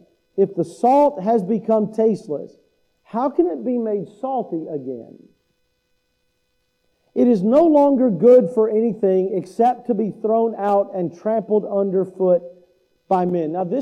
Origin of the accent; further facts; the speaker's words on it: Kentucky, United States; So I'm from Kentucky. In Kentucky, we have Mammoth Cave. We have a whole system of caves in Kentucky.